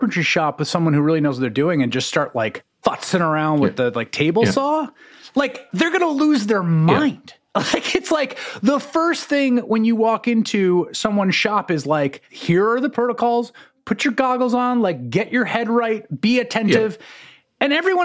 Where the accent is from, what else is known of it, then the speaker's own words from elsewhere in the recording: New York City, New York, United States; So just where I'm coming from, I grew up in the Bronx in the 1980s.